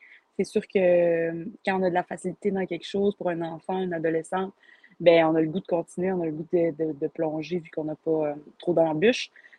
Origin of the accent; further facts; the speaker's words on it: Saguenay, Quebec, Canada; also born or lived in Pessamit; Je suis originaire du Saguenay, mais je viens de la communauté de Pessamit, sur la Côte-Nord.